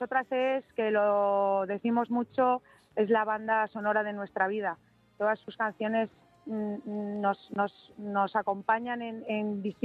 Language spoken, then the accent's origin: Spanish; Valencia, Valencian Community, Spain; mi tierra, aquí en Valencia